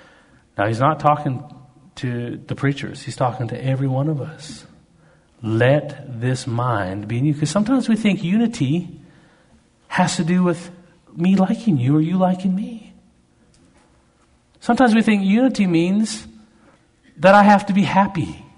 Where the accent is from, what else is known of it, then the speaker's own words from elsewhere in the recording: Canada; I'm Canadian, mountain guy.